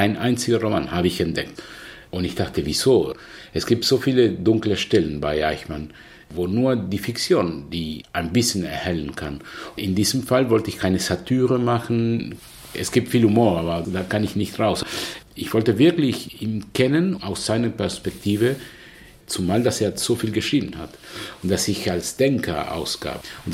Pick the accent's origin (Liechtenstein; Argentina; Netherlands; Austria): Argentina; first language Spanish; German is a second language; now in Germany; Jetzt spreche ich, wie ich kann, und ich will kein Deutscher sein. Ich bin doch Argentinier, da ist meine Identität. Ich schreibe auf Spanisch, das ist meine Sprache, und so wird es bleiben.